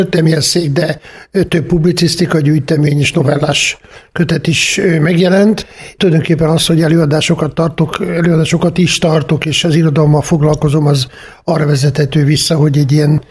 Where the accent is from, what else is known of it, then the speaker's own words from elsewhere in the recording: Szeged, Csongrád-Csanád, Hungary; szegedi származású vagyok. Szegeden újságíróként dolgoztam már az egyetem után közvetlenül. Szegeden voltam egészen a rendszerváltozásig